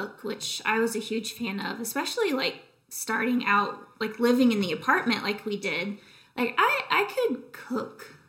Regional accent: Georgia, United States; Again, I'm from Southeast Georgia.

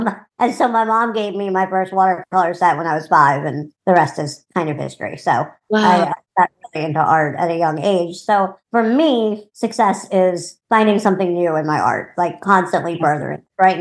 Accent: New Orleans, Louisiana, United States; I am from New Orleans, Louisiana, and I am an artist and graphic designer.

